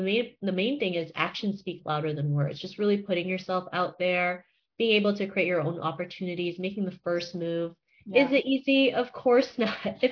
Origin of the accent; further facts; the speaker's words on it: Toronto, Ontario, Canada; growing up in Toronto in the 90s, you know, I never saw anybody that looked like me. So I always felt ashamed of being Asian, right?